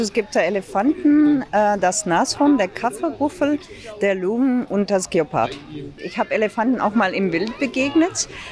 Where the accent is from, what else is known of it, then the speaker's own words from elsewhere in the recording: Belgium; womit wir als Belgier natürlich auch was haben